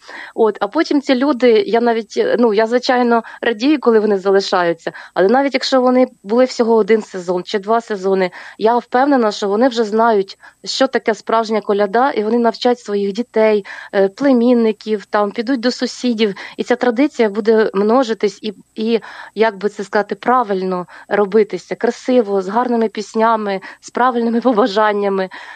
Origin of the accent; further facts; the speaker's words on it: Kyiv, Ukraine; Ну, ми в кияни всі